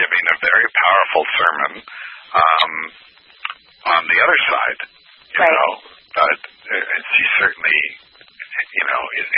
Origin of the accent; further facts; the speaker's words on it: East Coast, United States; now in California, United States; because I was raised on the East Coast, and you had to be sarcastic or die.